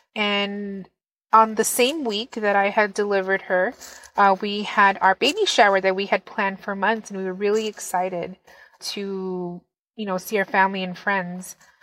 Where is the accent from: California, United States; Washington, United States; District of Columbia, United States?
California, United States; South San Francisco; I'm from South San Francisco, California.